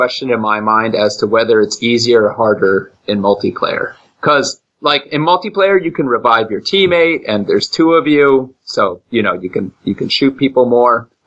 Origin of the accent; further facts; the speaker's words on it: New York, United States; accent: upstate New York; And if anything, the upstate New York accent, and anyone who hears me from my hometown will be upset with me. But if anything, it's closer to Canadian. That's what we're next to.